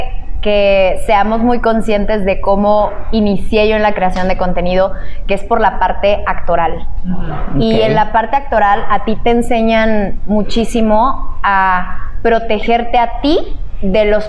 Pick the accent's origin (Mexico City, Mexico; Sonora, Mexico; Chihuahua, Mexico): Chihuahua, Mexico; De Chihuahua.